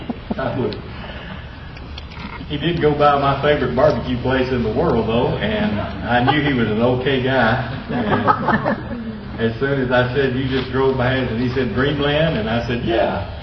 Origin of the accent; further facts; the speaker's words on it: Alabama, United States; I grew up in North Alabama, and it was just part of what you did.